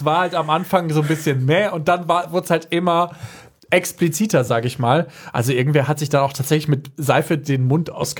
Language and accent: German; Mettingen, North Rhine-Westphalia, Germany; Aus Mettingen.